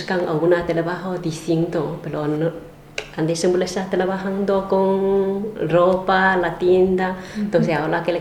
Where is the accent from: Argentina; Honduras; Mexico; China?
China; Spanish is a second language; now in Spain; Soy de China.